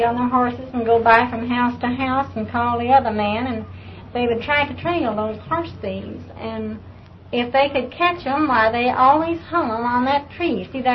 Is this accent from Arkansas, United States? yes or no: yes; Hartford, Arkansas, United States; We came from Hartford, Arkansas. My mother's people, she was practically raised around Fort Smith.